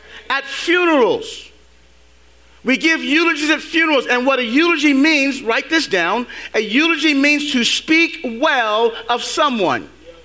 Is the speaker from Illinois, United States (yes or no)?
no; San Francisco, California, United States; That's a street I grew up on in San Francisco.